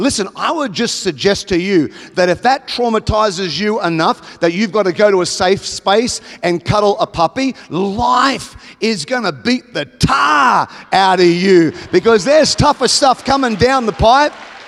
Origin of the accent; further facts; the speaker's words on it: Australia; moved away as an adult; now in United States; I'm an Australian. I live in America. I've been here nearly 18 years.